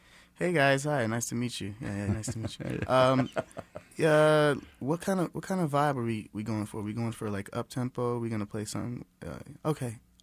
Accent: Marietta, Georgia, United States; But before that, I grew up in Marietta, Georgia, and they have a scene there.

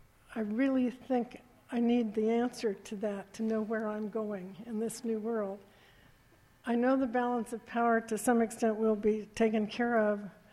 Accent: Hawaii, United States; I grew up in Hawaii, and that's different.

